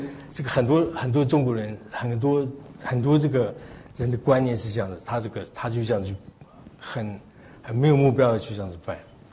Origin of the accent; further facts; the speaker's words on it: Taiwan; 我从台湾来的嘛，台湾人很聪明的